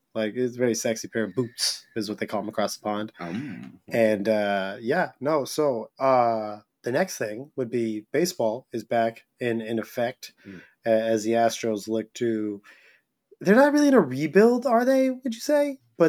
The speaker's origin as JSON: {"language": "English", "region": "Kansas", "country": "United States", "said": "Like, oh, well, KU, you know, I'm from Kansas."}